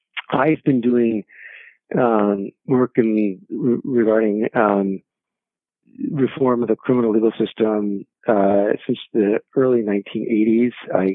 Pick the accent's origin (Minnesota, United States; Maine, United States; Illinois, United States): Maine, United States; I grew up in Maine. Maine is not a terribly diverse place.